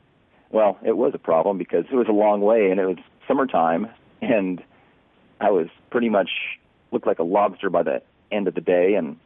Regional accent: California, United States; also born or lived in Montana; Well, I grew up pretty much after living the first 7 years of my life in Montana. I then pretty much grew up in Southern California.

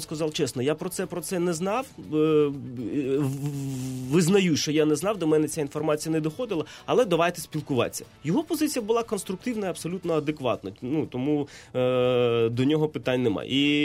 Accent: Crimea, Ukraine; ми, кримчани

